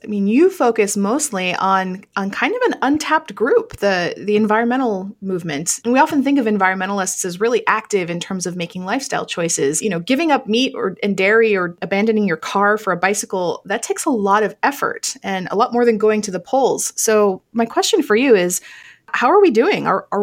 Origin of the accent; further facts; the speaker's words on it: Vermont, United States; And I think I just read an article that my home state of Vermont has something like a 92% voter registration rate for the state